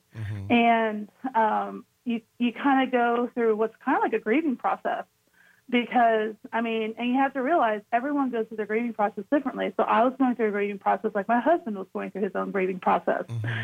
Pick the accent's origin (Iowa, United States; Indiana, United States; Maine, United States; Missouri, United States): Indiana, United States; Columbus; I grew up in Columbus, Indiana, and went to Columbus East High School.